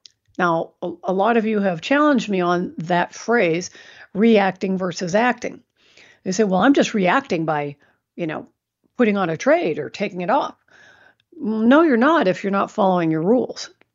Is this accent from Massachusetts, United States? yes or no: no; Chicago, Illinois, United States; also born or lived in East Coast; now in California, United States; Even though I'm from Chicago and the East Coast, I got California blood now.